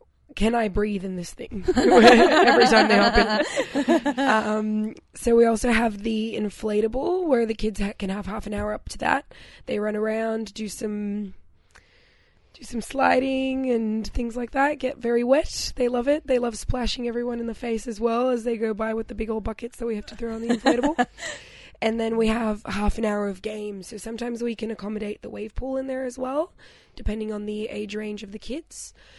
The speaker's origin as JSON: {"language": "English", "country": "Brazil", "also_born_or_lived": "Mexico", "second_language": "English", "said": "Well, I am from Brazil, but when I was younger, I lived in Mexico and learned English from an American tutor."}